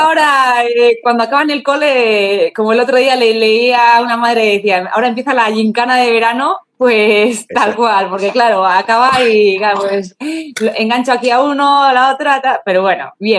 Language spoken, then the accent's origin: Spanish; Bilbao, Basque Country, Spain; que se disputaba en Bilbao, que es de donde yo soy